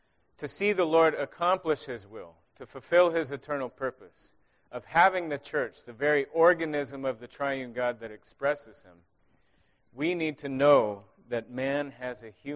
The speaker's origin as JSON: {"language": "English", "town": "Madison", "region": "Wisconsin", "country": "United States", "said": "I'm from Madison, Wisconsin, and I also am happy to be here with you."}